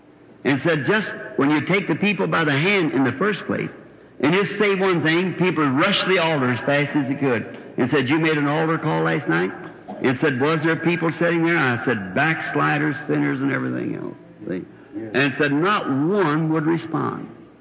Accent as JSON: {"language": "English", "town": "Louisville", "region": "Kentucky", "country": "United States", "tie": "born or raised there", "said": "Billy Graham said in Louisville, when it's my hometown"}